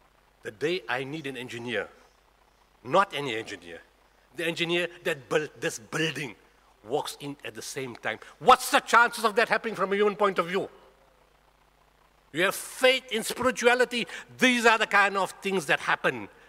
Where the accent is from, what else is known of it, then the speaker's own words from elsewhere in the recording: Potchefstroom, North West, South Africa; You see, in the old days, I come from Potchefstroom again. In the old days in Potchefstroom, if somebody was naughty